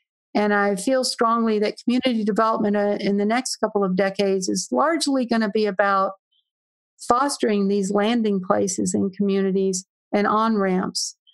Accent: Louisiana, United States; I started with hurricanes and being Cajun. We grew up with hurricanes.

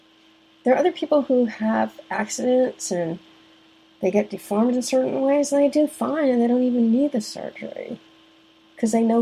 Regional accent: Mount Kisco, New York, United States; also born or lived in Boston; I was raised in Mount Kisco, New York, which is very close to Chappaqua. I went to the Chappaqua schools, and it was a very, very nice area.

